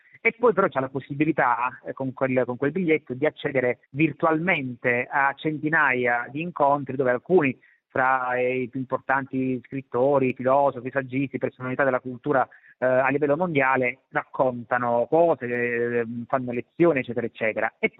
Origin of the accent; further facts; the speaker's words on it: Bari, Apulia, Italy; dalle mie parti, io sono di Bari, si chiamava Il gioco della campana